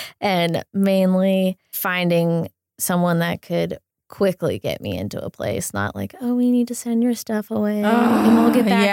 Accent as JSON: {"language": "English", "region": "Pennsylvania", "country": "United States", "tie": "born or raised there", "lives_now": "Los Angeles, United States", "said": "I grew up south of Pittsburgh in Pennsylvania."}